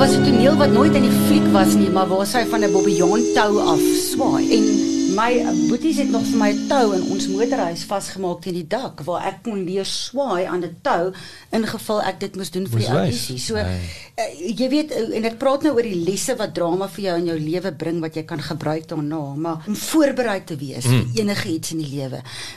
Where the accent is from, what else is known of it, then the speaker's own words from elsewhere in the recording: Pretoria, Gauteng, South Africa; Ek is gebore en grootgemaak in Pretoria. Ek was in laerskool Anton van Wouw en in Afrikaans hoër meisies Pretoria.